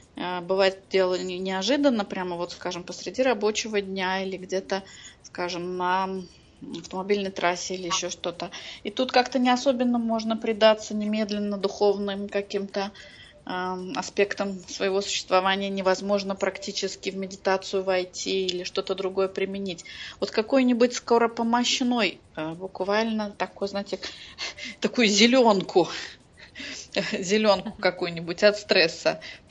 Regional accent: Moscow Oblast, Russia; я из Подмосковья.

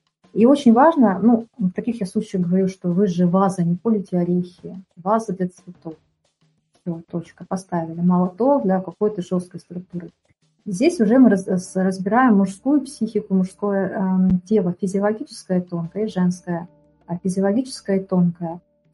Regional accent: Russia; born there; недаром же я родилась, допустим, не в Пакистане, не в Индии, а здесь, вот, в России

